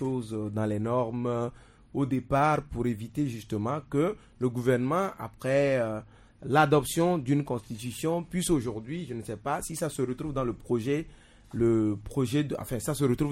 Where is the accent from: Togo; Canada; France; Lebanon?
Togo; moi, ce que je peux dire en tant que Togolais ici